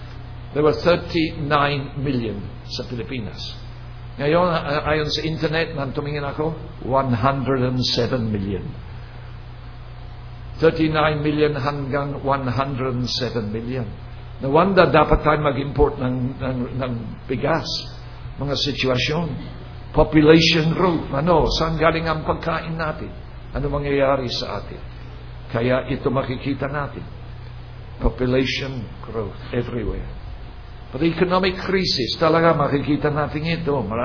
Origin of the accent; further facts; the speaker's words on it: England, United Kingdom; Tagalog is a second language; ako taga-Inglaterra